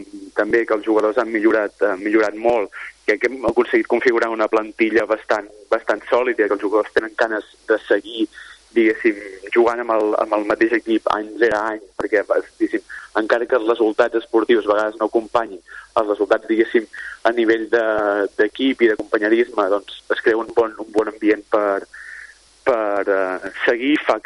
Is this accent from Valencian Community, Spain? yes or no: no; Torroella de Montgrí, Catalonia, Spain; now in Sabadell, Spain; jo sóc originari de Torroella de Montgrí, que és el Baix Empordà, un poble petit, però que hi ha hagut rugby des de fa 15 anys, llavors vaig estar jugant allà amb l'escola, llavors amb el sènior, i llavors per motius d'estudi laboral vaig acabar a Sabadell